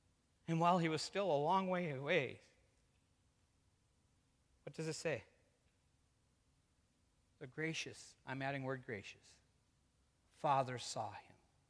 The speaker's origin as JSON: {"language": "English", "town": "New Ipswich", "region": "New Hampshire", "country": "United States", "tie": "born or raised there", "said": "I always picture this in my hometown where I grew up. I grew up in New Ipswich, New Hampshire. I lived on High Bridge. We lived in a very poor house, for sure."}